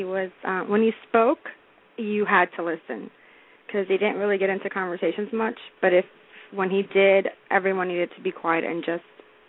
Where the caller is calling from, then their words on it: New Jersey, United States; I'm from New Jersey.